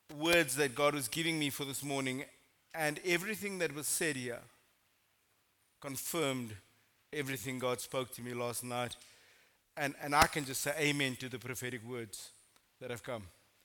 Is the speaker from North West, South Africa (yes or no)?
no; Strand, Western Cape, South Africa; now in Worcester, South Africa; So I've been in Worcester for 8 years. I grew up in the Strand. Born and bred there, and then moved to Worcester 8 years ago